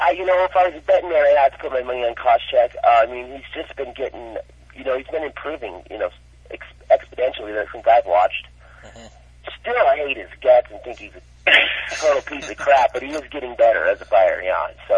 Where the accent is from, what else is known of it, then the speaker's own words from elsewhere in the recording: United States; Truthfully, I'm American, I want to fight here, I don't really want to go overseas